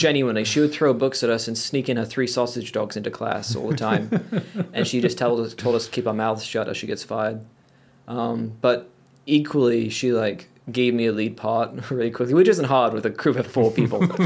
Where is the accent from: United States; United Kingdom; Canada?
United Kingdom; England; ever since I was a kid growing up in England, I wanted to be American, for one. And like, I hated it. I was British.